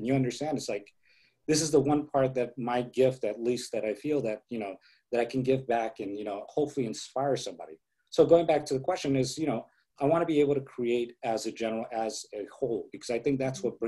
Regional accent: Los Angeles, California, United States; also born or lived in Mexico; because I was born in Mexico and I was raised almost all my life here in Los Angeles.

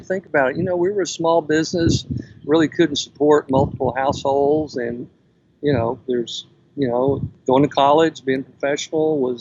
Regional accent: Lockhart, Texas, United States; So yeah, it was a good time growing up in Lockhart and doing those kind of things.

